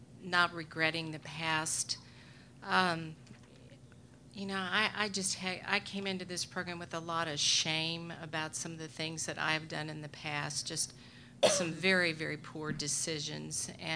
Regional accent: the South, United States; You know, I grew up in the South.

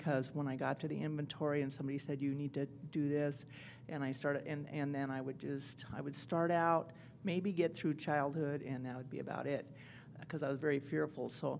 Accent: Beaumont, California, United States; I'm a compulsive eater, and I'm from Beaumont, California

